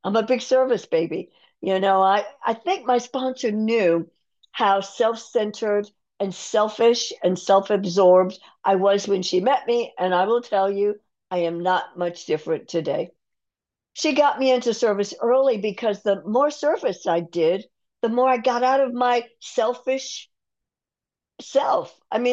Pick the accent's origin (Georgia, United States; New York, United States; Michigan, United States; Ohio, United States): Georgia, United States; Atlanta; born there; I knew about God because I was born in the South. I was born in Atlanta. And I was born during a time when Black men were being lynched openly in the 1950s.